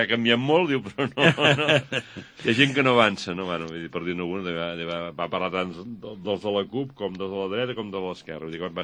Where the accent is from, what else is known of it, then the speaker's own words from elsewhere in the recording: Llagostera, Catalonia, Spain; Jo començo amb un butlletí al meu poble, o sigui, fem a Llagostera